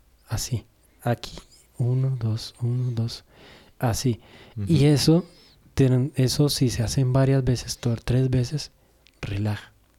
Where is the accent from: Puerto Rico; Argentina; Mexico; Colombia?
Colombia; Armenia, Quindío; also born or lived in Bogotá; Yo nací en Bogotá, sin embargo, yo me crié en la zona cafetera de Armenia.